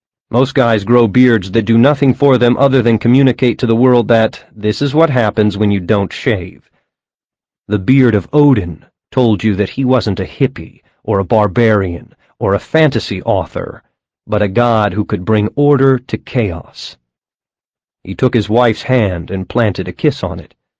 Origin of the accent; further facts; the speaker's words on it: Ireland; I don't say that just because I'm Irish.